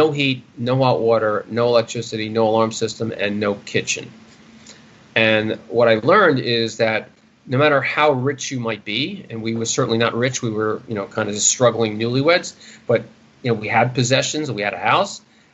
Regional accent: Queens, New York, United States; Grew up in Forest Hills, Queens, not too far from Citi Field.

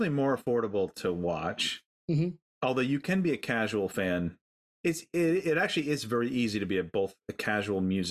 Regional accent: Northeast, United States; We're from the Northeast.

